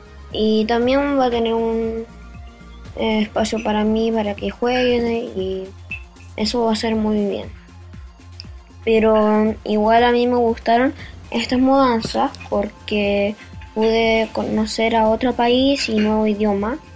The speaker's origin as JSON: {"language": "Spanish", "country": "Chile", "tie": "born there", "also_born_or_lived": "England", "said": "desde Santiago de Chile. Les quería contar que yo desde 2015 he estado haciendo mudanzas porque nací en Chile. Después me mudé a Inglaterra"}